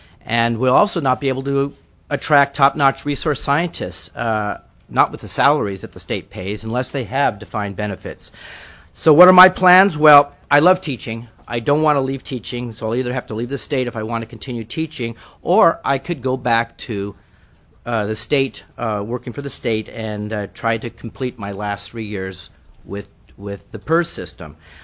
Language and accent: English; Homer, Alaska, United States; I'm one of Senator Stevens' constituents. I'm from Homer, and I'm a first-year teacher at Vozinseca School, which is at the head of Kachemak Bay.